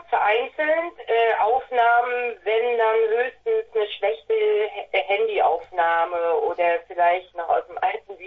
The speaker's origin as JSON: {"language": "German", "town": "Rostock", "region": "Mecklenburg-Vorpommern", "country": "Germany", "said": "Ja, wir kommen aus Rostock."}